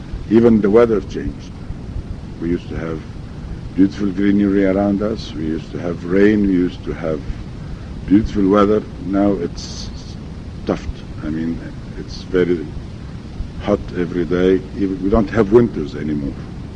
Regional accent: Cairo, Cairo Governorate, Egypt; also born or lived in Switzerland; I was back home in Egypt when my father was transferred in Egypt in 1945, and since then I lived in Cairo.

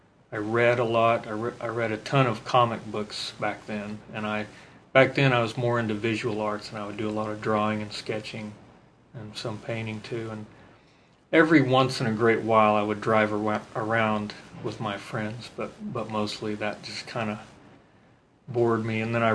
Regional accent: Bartlesville, Oklahoma, United States; When I was growing up in Bartlesville, Oklahoma, which is up near Tulsa, there's actually quite a bit to do there.

